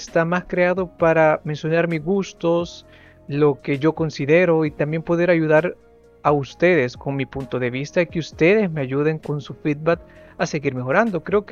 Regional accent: El Salvador; now in Lodi, Italy; soy salvadoreño, tengo 25 años, vivo en Italia, Lodi, he estudiado una licenciatura en diseño industrial y de productos.

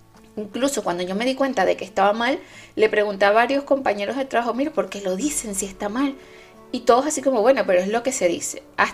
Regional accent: Venezuela; now in Chile; yo vivía en Venezuela y luego me mudé de Venezuela a Chile. Y los primeros 6 meses que viví en Chile fueron caóticos.

